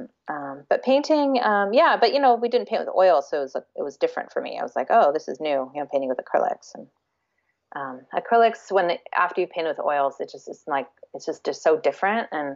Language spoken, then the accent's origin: English; California, United States; I grew up in Southern California.